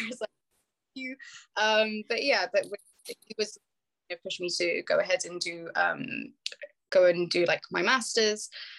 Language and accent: English; Birmingham, West Midlands, United Kingdom; So I was brought up in born and bred in Birmingham. So it has a very large Yemeni community